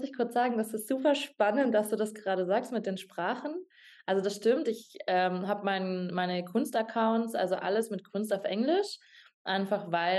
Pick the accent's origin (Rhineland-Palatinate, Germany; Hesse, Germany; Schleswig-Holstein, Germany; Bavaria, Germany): Bavaria, Germany; also born or lived in Munich; Ich bin eine gebürtige Münchnerin. Allerdings bin ich sehr viel im Chiemgau aufgewachsen. Also ich bin in München geboren.